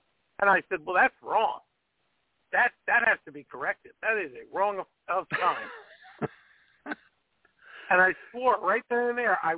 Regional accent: Floral Park, New York, United States; I'm from Floral Park.

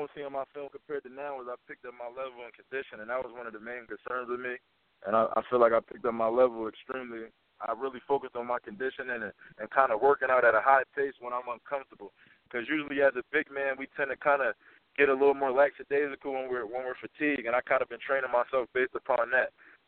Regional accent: East Coast, United States; I'm from the East Coast, so you know that's second nature almost when you compete at a high level.

